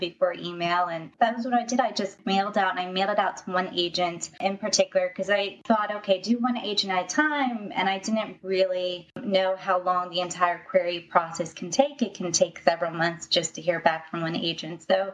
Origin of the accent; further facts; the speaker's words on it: United States; and then my home country, US third.